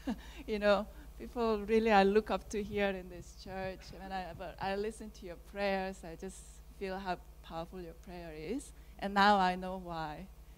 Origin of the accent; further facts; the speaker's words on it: South Korea; I'm originally from South Korea.